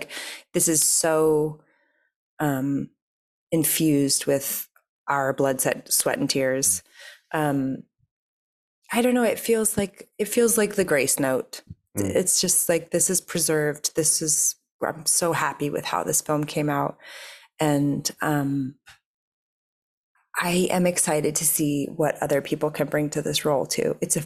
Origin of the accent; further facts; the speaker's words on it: New York City, New York, United States; And I am a New Yorker. I love being in New York.